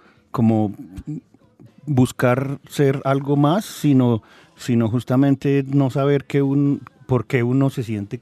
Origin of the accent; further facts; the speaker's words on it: Colombia; El momento en que ya, digamos, podamos definirnos como colombianos va a ser al cabo de un proceso de otros 500 años